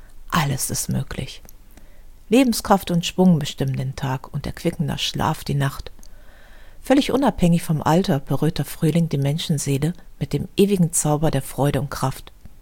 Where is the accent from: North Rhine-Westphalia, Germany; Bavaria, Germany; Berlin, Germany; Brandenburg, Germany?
North Rhine-Westphalia, Germany; Düsseldorf; In meiner Heimatstadt Düsseldorf